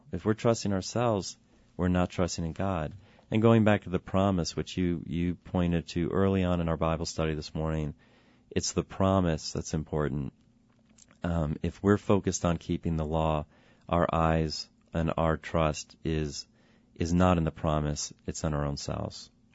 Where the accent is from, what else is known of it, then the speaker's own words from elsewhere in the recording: Texas, United States; I'm from Texas, and a lot of what we hear from Texas, from some of our non-Lutheran brothers and sisters